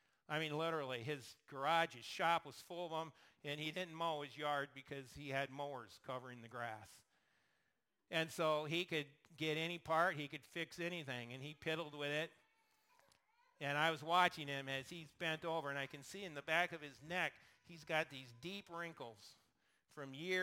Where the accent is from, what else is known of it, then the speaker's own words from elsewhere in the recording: Wisconsin, United States; And I'm like, first of all, we don't have an accent. You have an accent. And secondly, we're from Wisconsin.